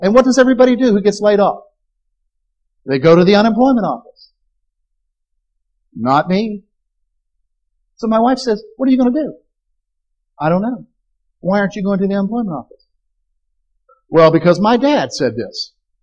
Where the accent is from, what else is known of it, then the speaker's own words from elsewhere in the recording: South Carolina, United States; For instance, I'm from South Carolina.